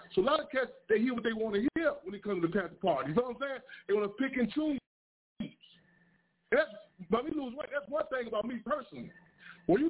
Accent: Chicago, Illinois, United States; That's why I grew up in Inglewood, Chicago, South of Chicago.

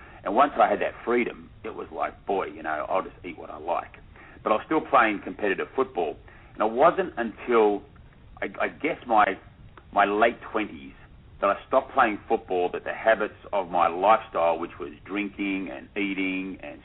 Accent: Sydney, New South Wales, Australia; born there; I was born in the late '60s in Australia, and as you can tell by my accent, I was born in Sydney to a very middle class family.

